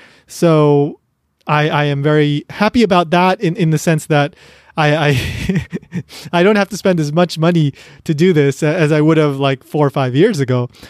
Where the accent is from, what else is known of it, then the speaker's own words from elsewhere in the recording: United States; now in Japan; So as an American who is earning dollars and has raised funds in dollars, well, obviously I'm very happy that my dollar is going to last a lot longer in Japan.